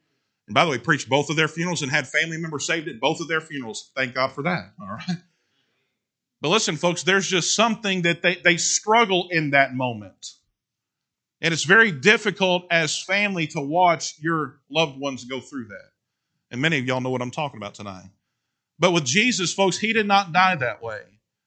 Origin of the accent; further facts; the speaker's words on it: Kentucky, United States; Man, I'm from Kentucky.